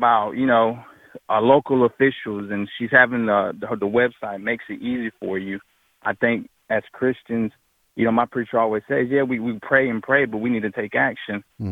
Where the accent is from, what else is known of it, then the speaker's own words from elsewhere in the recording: Mexico; I'm from Mexico